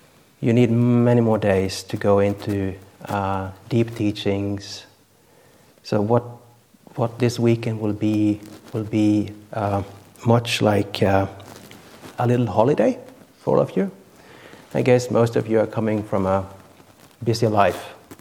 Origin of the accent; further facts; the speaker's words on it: Norway; English is a second language; now in Australia; I was born and raised in Norway, but I've been here in Australia for almost 12 years, living on the other side of the road in the monastery